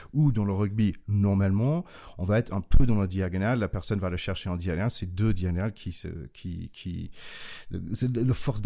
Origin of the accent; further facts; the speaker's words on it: North Carolina, United States; parce que j'ai grandi à North Carolina.